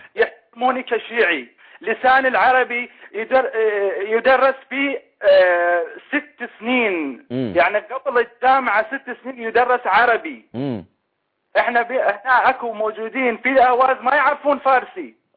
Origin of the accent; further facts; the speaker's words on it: Ahvaz, Khuzestan, Iran; أهواز. أهواز.